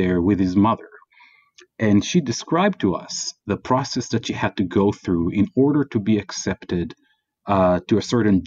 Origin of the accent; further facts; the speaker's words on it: Israel; because if they knew that I'm from Israel, if they knew that I'm Jewish, the nature of the exchange and the interaction would be very different.